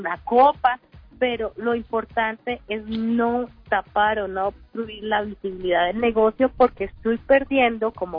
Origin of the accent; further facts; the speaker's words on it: Colombia; porque nosotros como cultura colombiana somos muy dados a percibir a través de los sentidos.